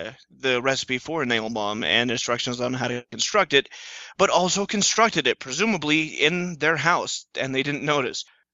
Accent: Colorado, United States; you can't talk to somebody born and raised in Colorado, invoke Klebold and Harris, and then expect it to go away quietly into the night.

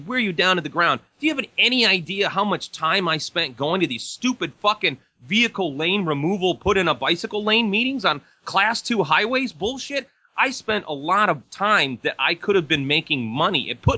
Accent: Chicago, Illinois, United States; the city in Illinois, Crestwood, where I'm from Chicago

